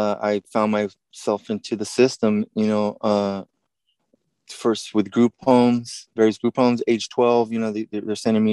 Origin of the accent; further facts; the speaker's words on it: Modesto, California, United States; also born or lived in Chico; I grew up born in Chico, but I grew up in South Modesto with little supervision